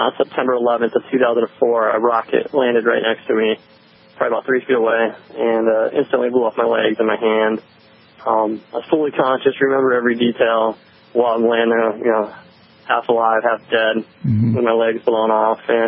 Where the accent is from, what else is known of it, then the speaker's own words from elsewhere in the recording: Hawaii, United States; also born or lived in Detroit, Michigan; I was born in Detroit, our suburb of Detroit. I ended up growing up in Hawaii through my teenage years. I joined the military, the Air Force from Hawaii